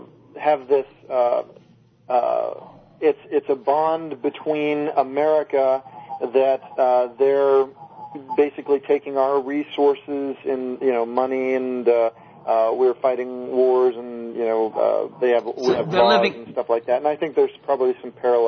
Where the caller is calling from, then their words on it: Minnesota, United States; from Minnesota.